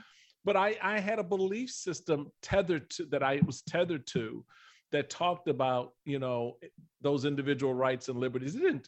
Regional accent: Washington, District of Columbia, United States; I grew up in Washington, D.C., all right, Chocolate City, right?

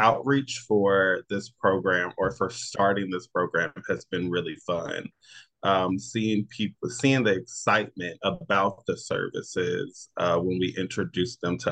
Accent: West Virginia, United States; also born or lived in Maryland; I'm originally from West Virginia. I'm originally from the Eastern Panhandle. I was born and raised here. But for a period of time, I lived in Maryland, right outside of DC.

